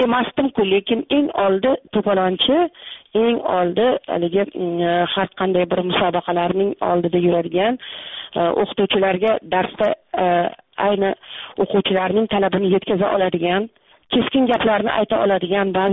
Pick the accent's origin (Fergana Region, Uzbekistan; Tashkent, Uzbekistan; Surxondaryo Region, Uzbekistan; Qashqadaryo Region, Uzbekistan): Tashkent, Uzbekistan; born there; Toshkent shahridan mana shu Beruniy xiyobonida u yerlarni biz men tug'ilgan paytda dala deyishardi.